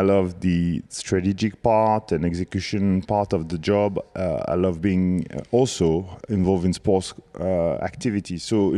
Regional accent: Corsica, France; Yeah, big influence. The Tour de Corse was obviously the big event of the year for everyone, and especially for myself.

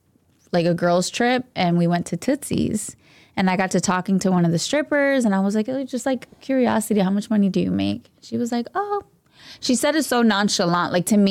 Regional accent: Orlando, Florida, United States; also born or lived in Rhode Island; now in Miami, United States; I'm from Orlando, Florida.

